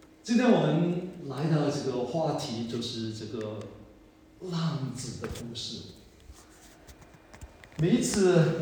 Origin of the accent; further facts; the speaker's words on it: China; 他没有好像我们中国人抓得很紧啊，不放手